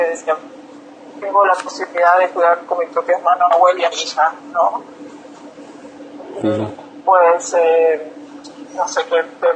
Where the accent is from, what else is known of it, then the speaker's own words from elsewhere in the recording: Monte Carlo, Misiones, Argentina; moved away as an adult; now in Egypt; Sí, soy misionera, soy de Monte Carlo.